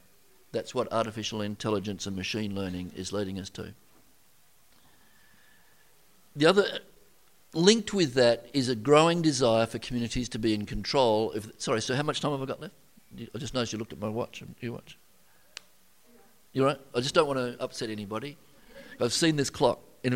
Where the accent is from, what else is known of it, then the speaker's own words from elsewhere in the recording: Midland, Western Australia, Australia; I grew up in Midland. Remember the railways, the abattoir and the brickworks? In that area, we were the working poor.